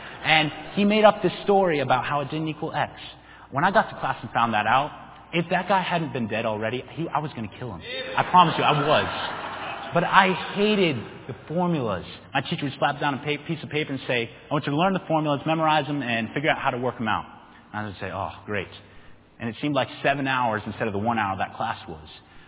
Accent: New Hampshire, United States; Now, I know I'm from New Hampshire and everything

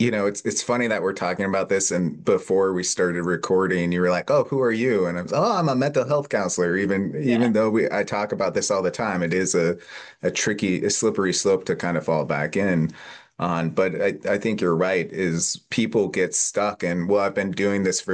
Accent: United States; obviously you're from Scotland, I'm from America, so the cultures are different

